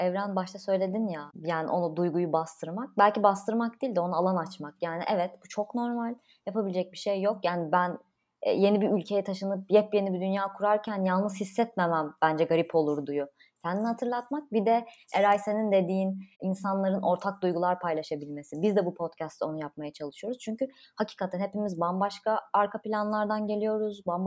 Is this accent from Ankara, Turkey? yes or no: no; Konya, Turkey; moved away as an adult; ben de Konyalıyım ama İstanbul'da üniversiteyi kazandım.